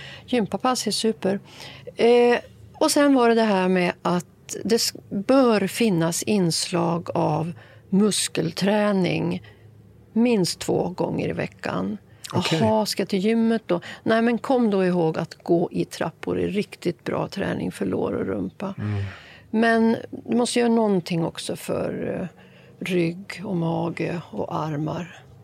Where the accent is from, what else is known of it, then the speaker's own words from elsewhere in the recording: Sweden; born there; Också tacksam över att jag är född i Sverige. Kunde flytta till Stockholm och läsa medicin.